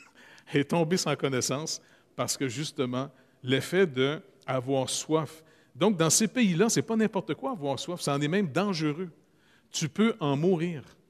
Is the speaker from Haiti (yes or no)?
no; Canada; Puis moi, je suis le seul Canadien, je viens aussi du Nord.